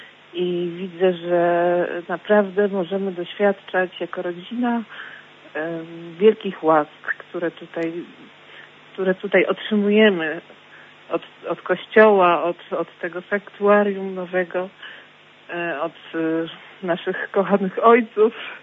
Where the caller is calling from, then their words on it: Wrocław, Lower Silesian Voivodeship, Poland; Jestem parafianką tutaj z Wrocławia, naszego nowego sanktuarium.